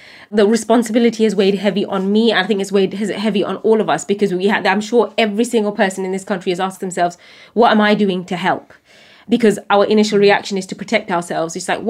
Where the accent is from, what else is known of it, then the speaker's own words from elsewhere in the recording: United Kingdom; sometimes I find those questions really difficult, especially as a British Bangladeshi woman.